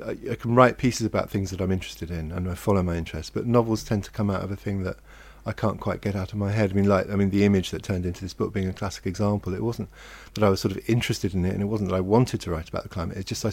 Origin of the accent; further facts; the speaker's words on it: Hong Kong; also born or lived in Germany; I was born in Germany, my dad was born in Africa, I grew up mainly in Hong Kong, my mum was Irish, we moved around really a lot when I was a kid.